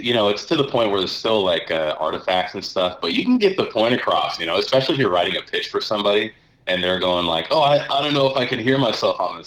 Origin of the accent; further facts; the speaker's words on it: Seattle, Washington, United States; because they're Seattle, and I'm from Seattle originally.